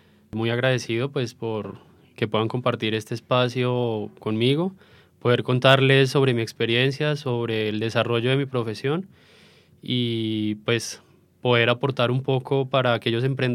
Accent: Tocaima, Cundinamarca, Colombia; also born or lived in Bogotá; Nací en Bogotá, pero crecí en un pueblo cercano a Bogotá que se llama Tocaima. Bueno, ahí crecí, tuve mi infancia allí.

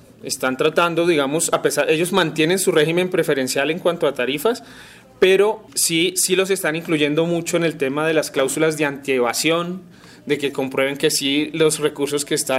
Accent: Colombia; y ahí los que vamos a pagar las consecuencias somos los colombianos

